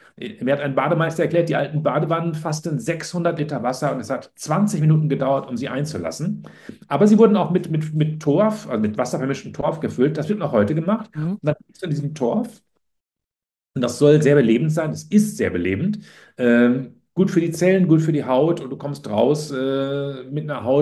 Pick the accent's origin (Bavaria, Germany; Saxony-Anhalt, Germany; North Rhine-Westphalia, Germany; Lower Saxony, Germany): North Rhine-Westphalia, Germany; Cologne; Ganz nah von der Grenze, als Kölner, ich brauche eine gute Stunde, würde ich sagen.